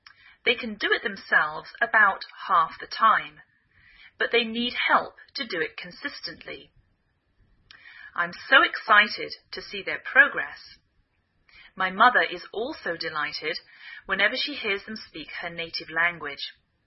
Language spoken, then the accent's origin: English; England, United Kingdom; now in United States